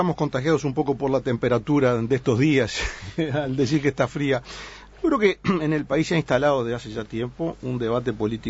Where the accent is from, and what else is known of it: Uruguay